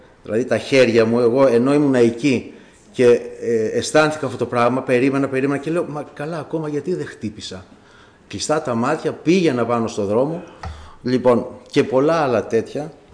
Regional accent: Lemnos, North Aegean, Greece; born there; εγώ γεννήθηκα στη Λίμνο.

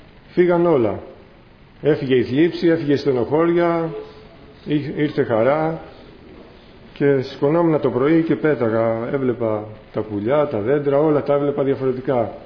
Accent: Tripoli, Peloponnese, Greece; Και τους λέω, από εδώ, από ένα χωριό, από την Τρίπολη.

